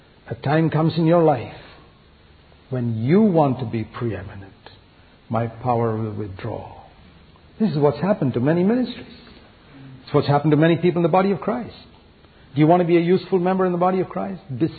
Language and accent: English; India; They're Americans, I'm Indian. So I said, I'm Indian.